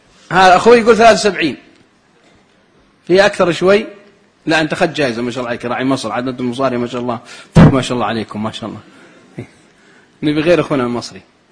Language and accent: Arabic; Saudi Arabia; حتى دخل واحد عندنا في السعوديه